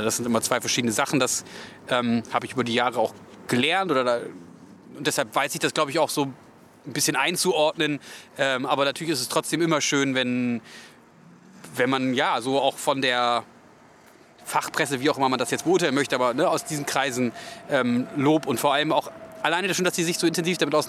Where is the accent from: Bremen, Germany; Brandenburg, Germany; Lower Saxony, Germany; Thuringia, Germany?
Lower Saxony, Germany; Hannover; Wir kommen ja aus Hannover.